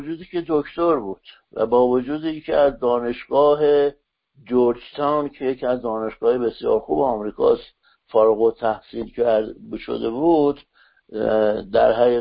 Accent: Santa Barbara, California, United States; مادرم معلم بود، پدرم دکتر بود و توی شهر سانتا باربارا بزرگ شدم. لازم به تذکری که سانتا باربارا یکی از شهرهای بسیار زیبای جنوب کالیفرنیا است

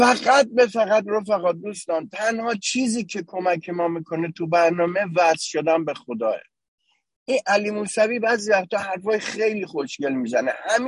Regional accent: Tehran, Tehran Province, Iran; now in Los Angeles, United States; حدود 13-14 سال دارم زندگی میکنم، من تو دولاب تهران بزرگ شدم، بعدش اومدم.

